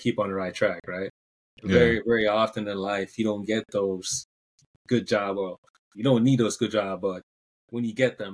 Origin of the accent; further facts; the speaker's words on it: Saint Elizabeth, Jamaica; So I come from St. Elizabeth, the Southwest region. St. Elizabeth, the area they call it breadbasket of Jamaica. Mostly known for grown produce.